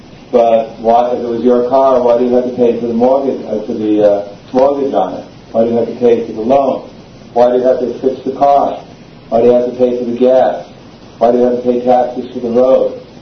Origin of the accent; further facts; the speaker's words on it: United States; now in Belgium; Just like here, many of our devotees and guests are from Belgium, or I'm from America, originally this body.